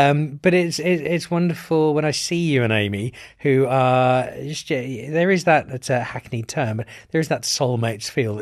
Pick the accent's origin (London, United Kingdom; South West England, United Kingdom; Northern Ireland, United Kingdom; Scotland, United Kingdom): Northern Ireland, United Kingdom; Belfast; you went over to my hometown of Belfast in Northern Ireland.